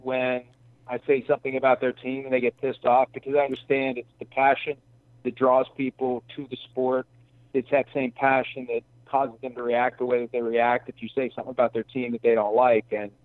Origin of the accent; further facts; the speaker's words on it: Wheeling, West Virginia, United States; I grew up in an area that was staunch Pittsburgh Steelers fans